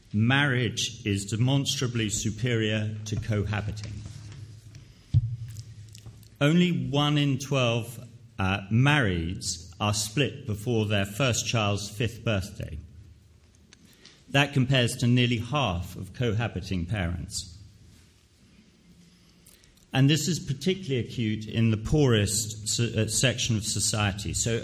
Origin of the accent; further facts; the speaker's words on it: England, United Kingdom; I come from an Anglican family, and as you can tell by my voice, I'm English.